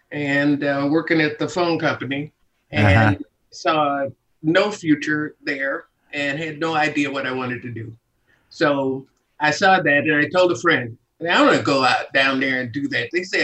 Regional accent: Chicago, Illinois, United States; Yeah, I left Chicago. I started doing stand-up in Chicago in 1974.

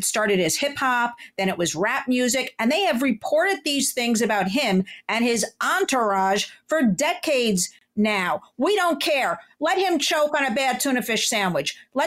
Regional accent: New York, United States; First of all, I'm a New Yorker.

